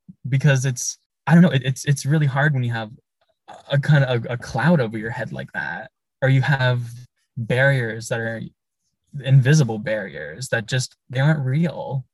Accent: Kenwood, California, United States; I was raised in Kenwood.

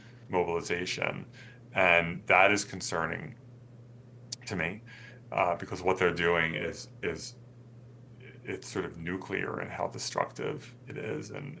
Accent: Philadelphia, Pennsylvania, United States; I'm from Philadelphia, so for those who don't know, a hoagie is like a sub.

